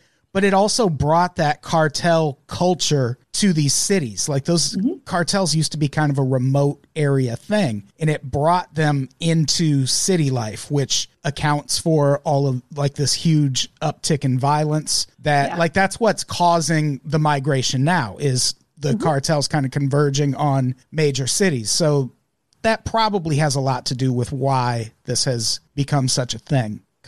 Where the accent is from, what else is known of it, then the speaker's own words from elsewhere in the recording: Illinois, United States; Like I grew up in the Midwest, in Illinois specifically